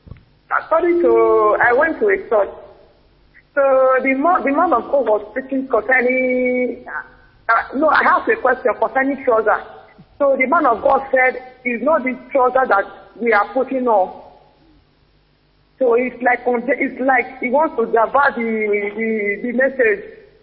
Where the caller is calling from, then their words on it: Spain; Okay, I am calling from Spain.